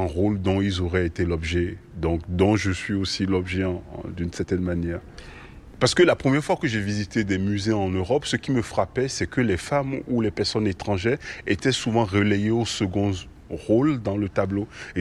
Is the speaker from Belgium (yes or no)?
no; Benin; je viens de l'Est Dahomey, qui est aujourd'hui le Bénin.